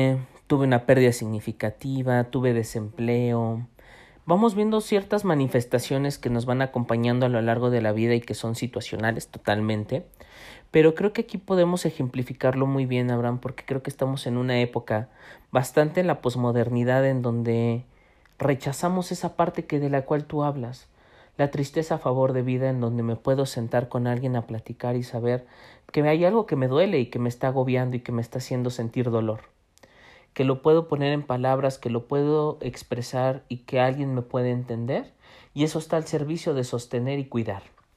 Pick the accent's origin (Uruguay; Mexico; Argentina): Mexico; Mexico City; como sociedad mexicana, Abraham, hablo del contexto en donde nos desenvolvemos, Ciudad de México